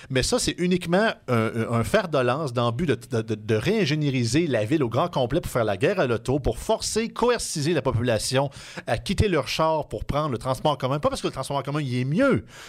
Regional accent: Montmagny, Quebec, Canada; je suis un gars de la Rive-Sud, je viens de Montmagny en Chaudière-Appalaches. Je suis né là, j'ai grandi là.

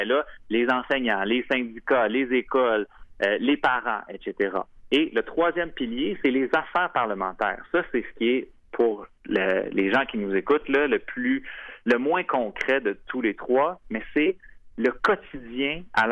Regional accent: Quebec, Canada; pour aller chercher les sommes qui nous reviennent en tant que Québécois et Québécoises

